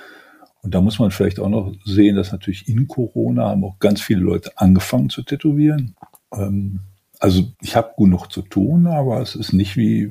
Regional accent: Wuppertal, North Rhine-Westphalia, Germany; Also ich bin in Wuppertal groß geworden.

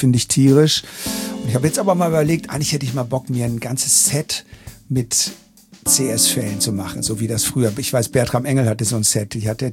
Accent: Berlin, Germany; Ich bin aus Berlin

